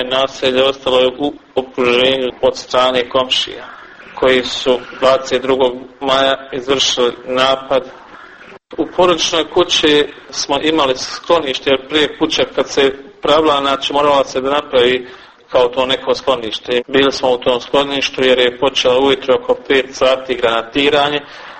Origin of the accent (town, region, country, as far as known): Goražde, Federation of Bosnia and Herzegovina, Bosnia & Herzegovina; born or raised there